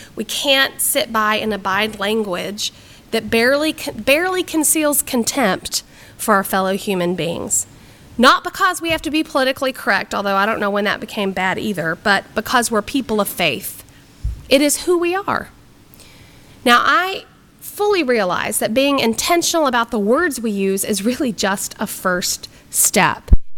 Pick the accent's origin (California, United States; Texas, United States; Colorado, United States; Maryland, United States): Texas, United States; now in Illinois, United States; I've never seen any, and I'm from Texas, and we have our own share of crazy